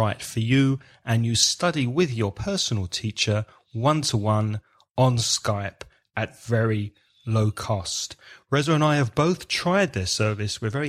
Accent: London, United Kingdom; I'm not sure if you'd use that in Belfast, but growing up in London, that was the accepted way of greeting someone.

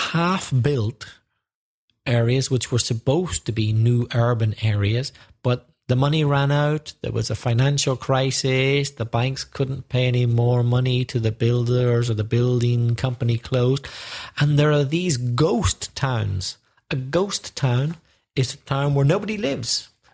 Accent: Belfast, Northern Ireland, United Kingdom; Quite a strange street in a way, because the city bus service ended in my street.

